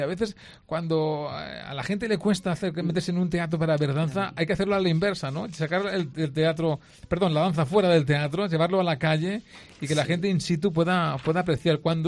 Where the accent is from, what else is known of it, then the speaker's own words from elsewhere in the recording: Valencian Community, Spain; ¿cómo somos los valencianos?